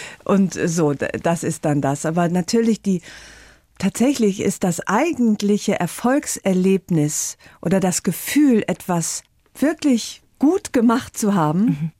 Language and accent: German; Aachen, North Rhine-Westphalia, Germany; Sie kam aus meiner Heimatstadt Aachen